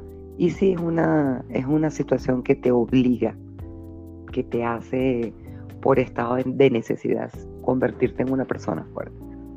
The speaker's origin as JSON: {"language": "Spanish", "country": "Venezuela", "said": "Y pienso que nosotros como venezolanos tenemos que agradecer a todos esos países que nos han abierto las puertas"}